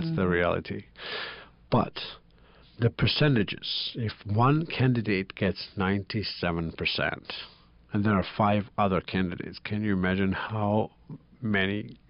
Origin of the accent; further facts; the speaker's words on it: Georgia; accent: Georgian; I should read it with my Georgian accent.